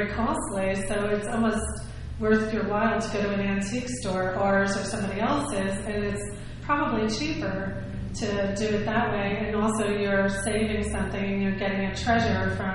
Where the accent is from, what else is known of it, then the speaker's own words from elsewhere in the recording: New Jersey, United States; when I grew up in Bergen County.